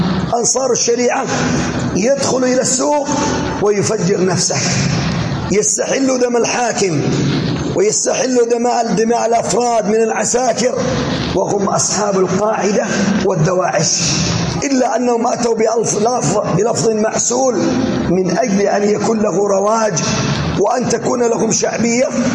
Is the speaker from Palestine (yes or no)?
no; Yemen; لسنا في شك من ديننا ومن بلادنا اليمن اليمن الحبيب